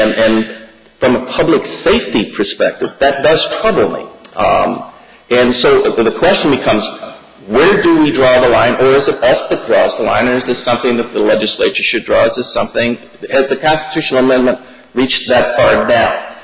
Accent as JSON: {"language": "English", "town": "Milwaukee", "region": "Wisconsin", "country": "United States", "said": "And I come from Milwaukee."}